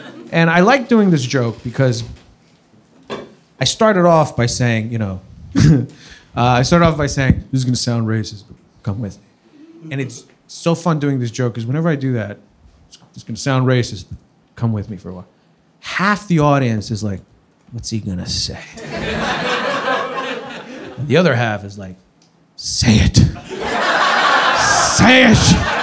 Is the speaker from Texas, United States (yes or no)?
no; New York, United States; Like I grew up on Long Island. Half of Long Island talks like that.